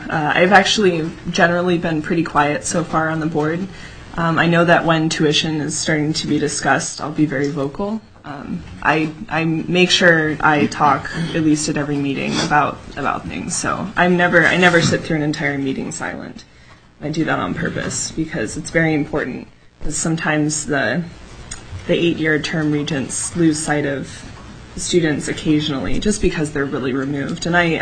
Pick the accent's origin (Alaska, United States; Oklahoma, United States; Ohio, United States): Alaska, United States; Ketchikan; now in Fairbanks, United States; I was born and raised in Ketchikan. I grew up there until I was 18 and graduated from Ketchikan High School in 2008. And then I moved up to Fairbanks 4 years ago to go to school.